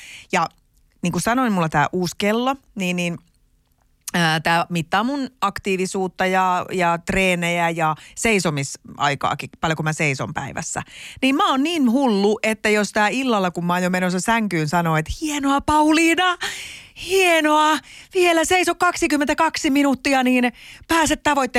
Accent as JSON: {"language": "Finnish", "town": "Pirkkala", "region": "Pirkanmaa", "country": "Finland", "tie": "born or raised there", "said": "kun mä oon lähtenyt Tampereelta pois, niin en mä pirkkalalaisena kitise"}